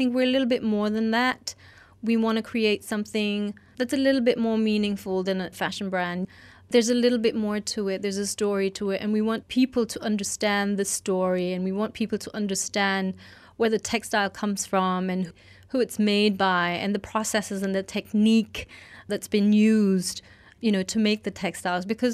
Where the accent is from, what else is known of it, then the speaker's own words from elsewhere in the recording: Bogor, West Java, Indonesia; because I grew up in Indonesia in a small village in Bogor